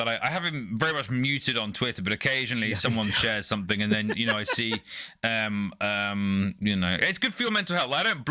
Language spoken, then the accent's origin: English; United Kingdom; Being a British Bitcoiner, I've often been compared to one of my least favorite Bitcoin.